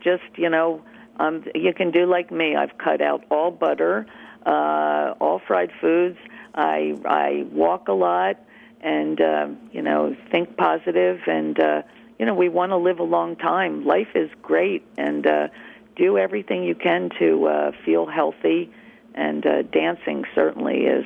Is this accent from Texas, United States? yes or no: no; New Jersey, United States; I mean, we're from South Jersey, the South Jersey, Philadelphia area.